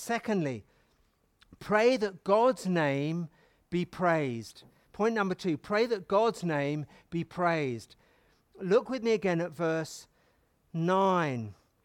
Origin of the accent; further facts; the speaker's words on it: England, United Kingdom; I grew up in England where children were taught the Lord's Prayer